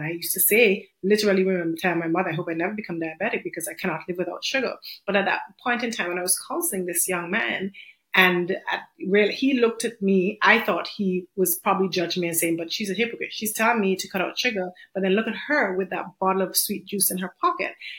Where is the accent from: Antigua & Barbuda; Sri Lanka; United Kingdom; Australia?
Antigua & Barbuda; moved away as an adult; now in Mississippi, United States; So basically, I came here to Mississippi from Antigua in 2013